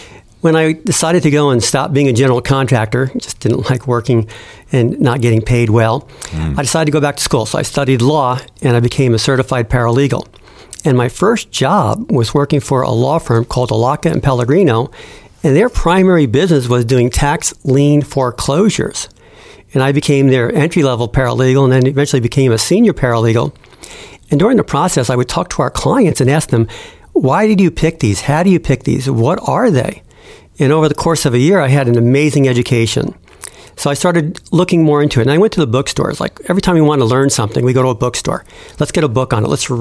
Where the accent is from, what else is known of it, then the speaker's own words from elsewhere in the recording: New Jersey, United States; So originally from New Jersey, the northeast part.